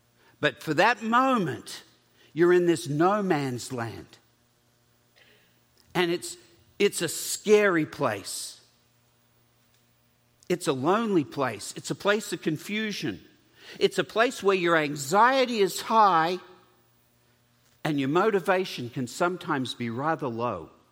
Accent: California, United States; also born or lived in Australia; You see, I'm both a Californian and Australian, and so sun is what I look forward to.

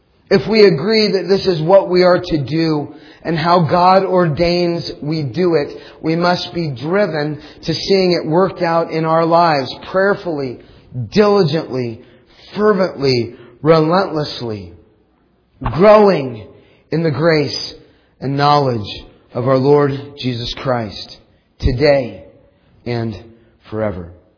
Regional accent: Kansas, United States; And we said, we're from Kansas, so there's one grave we have to see before we go.

